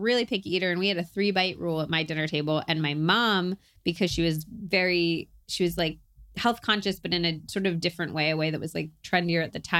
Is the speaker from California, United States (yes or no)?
yes; Berkeley, California, United States; oh, well, I was raised in Berkeley, so I was like very into vegetables